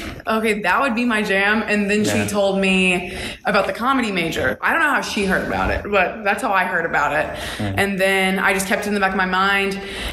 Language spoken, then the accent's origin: English; Atlanta, Georgia, United States; So I'm from Atlanta and I was doing this summer theater thing at the Alliance Theater in Atlanta.